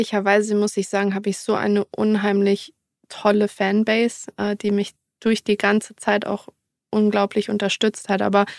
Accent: Berlin, Germany; ich komme aus Berlin, das ist für mich die Heimat und das Turnier in Berlin findet in meinem Heimatverein statt

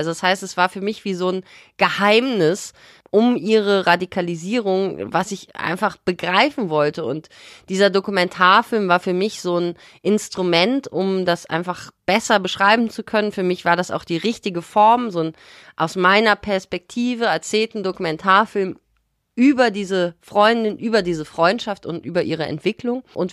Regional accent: Bonn, North Rhine-Westphalia, Germany; Und der Kontext, wo wir groß geworden sind in Bonn

